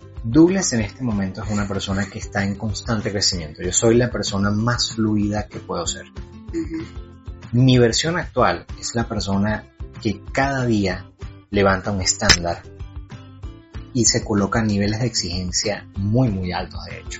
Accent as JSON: {"language": "Spanish", "town": "Caracas", "region": "Capital District", "country": "Venezuela", "lives_now": "Medellín, Colombia", "said": "de hecho sabes que yo soy caraqueño, y en cierta medida Medellín se parece mucho a Caracas"}